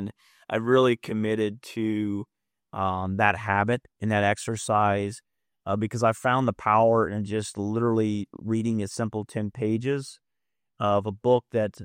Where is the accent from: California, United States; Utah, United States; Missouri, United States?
Missouri, United States; Cape Girardeau; I've been in the insurance business for 20 years, born and raised in Cape Girardeau, Missouri. Now, do business in the Quad City area.